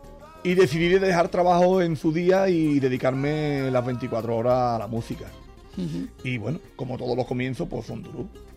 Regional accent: Mairena del Aljarafe, Andalusia, Spain; now in Santiponce, Spain; Pues soy de Mairena del Jarafe, un pueblo muy cerquita de Sevilla. Lo que pasa que hay un pueblo que también le tengo muchísimo cariño, que me ha acogido con... Bueno, estoy encantado, que llevo ya prácticamente casi 14 años viviendo en él, que es Santiponce

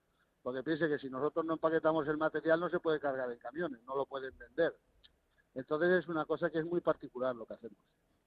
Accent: Spain; como yo como español, que soy el dueño

